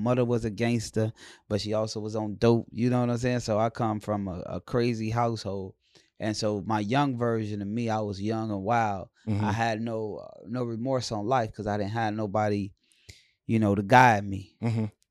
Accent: Chicago, Illinois, United States; now in Atlanta, United States; I'm from Chicago. But I live in Atlanta.

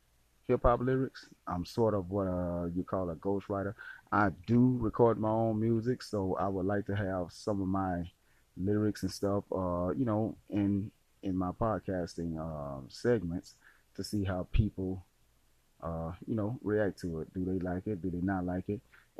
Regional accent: Delhi, Louisiana, United States; I'm 43 years old. I'm from Delhi, Louisiana.

